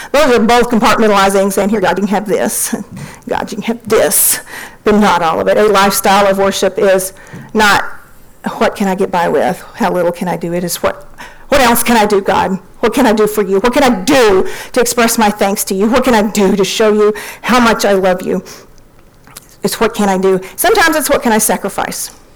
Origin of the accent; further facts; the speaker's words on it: Texas, United States; I'm a Texan. I belong here. I don't like the cold.